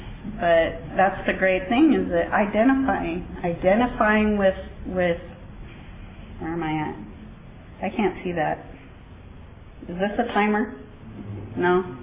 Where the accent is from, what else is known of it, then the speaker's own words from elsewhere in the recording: Visalia, California, United States; also born or lived in Virginia / South Carolina; I'm an alcoholic, and I was born in Visalia. We moved to Virginia and South Carolina, and then I moved back to Visalia in fifth grade. So I grew up here, went away to college in the Bay Area